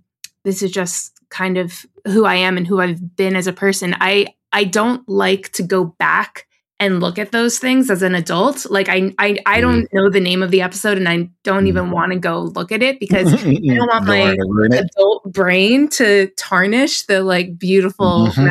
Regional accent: Parsippany, New Jersey, United States; I grew up in New Jersey, in like suburbia, New Jersey.

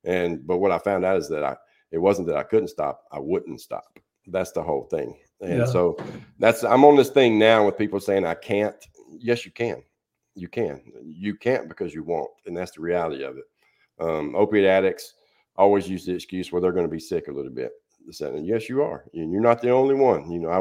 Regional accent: Nashville, Tennessee, United States; And I'm from Nashville. And in case you don't know, it is horrible here now when it comes to traffic, man.

